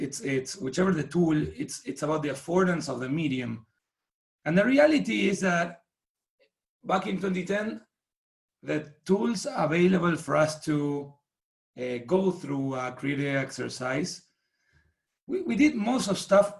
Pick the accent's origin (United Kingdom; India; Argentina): Argentina; English is a second language; moved away as an adult; now in California, United States; So the accent is not local from California. I'm from Argentina originally. I moved in 7 years ago.